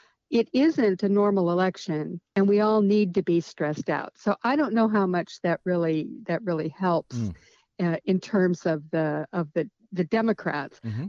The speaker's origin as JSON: {"language": "English", "region": "California", "country": "United States", "said": "Well, first of all, I am not Midwestern nice. I'm from California."}